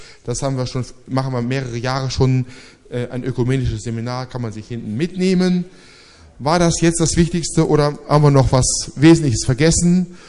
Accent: Rhineland, Germany; hätte ich bald gesagt, als Rheinländer

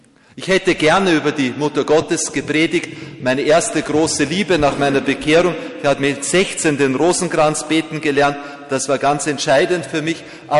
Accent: Austria; moved away; komme aus einem Land, Sie merken es ja an meiner Sprache, dass ich hier als Fremdarbeiter sein darf. Ich komme aus Österreich

